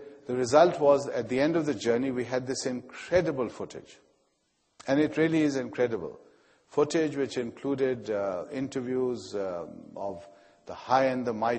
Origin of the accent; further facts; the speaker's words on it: Pakistan; a generation ago, when I was growing up in Pakistan in the 60s